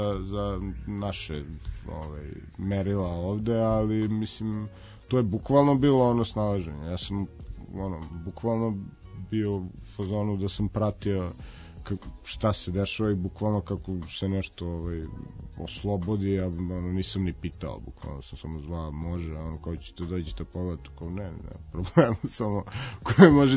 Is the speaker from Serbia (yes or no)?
yes; Belgrade, Serbia; now in Vienna, Austria; kada sam došao iz Beograda